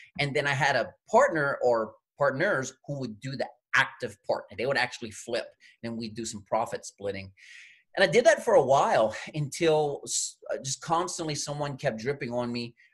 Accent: Louisiana, United States; Where I'm from the Gulf, so I'm from the Gulf Coast of southeastern Louisiana.

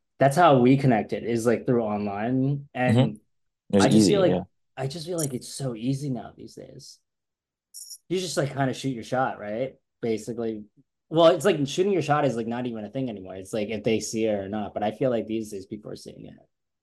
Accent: Philadelphia, Pennsylvania, United States; now in New York, United States; I'm from Philly.

